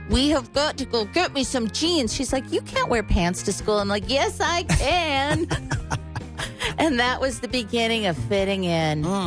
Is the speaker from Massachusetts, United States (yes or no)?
no; Eau Claire, Wisconsin, United States; also born or lived in Milwaukee; But I was just thinking about when we moved from Milwaukee to Eau Claire, Wisconsin, and where I went to school.